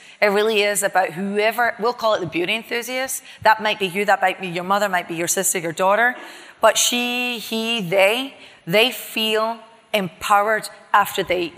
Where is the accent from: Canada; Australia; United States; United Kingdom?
United Kingdom; Scotland; also born or lived in Puerto Rico; I'm a wannabe Boricua, but I'm not. I'm Scottish.